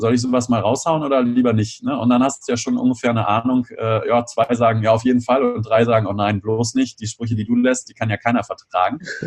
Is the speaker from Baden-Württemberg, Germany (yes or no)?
no; Lower Saxony, Germany; now in Bonn, Germany; Ich komme aus der Nähe von Göttingen ursprünglich und fahre dann nach Hause, nach Bonn